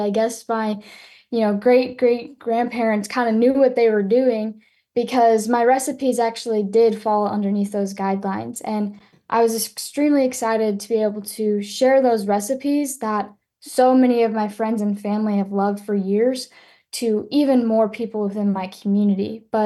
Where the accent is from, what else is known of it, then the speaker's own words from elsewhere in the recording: Illinois, United States; I am from Monroe County in Illinois, which is just about 40 minutes away from St. Louis. And it's pretty much a very rural community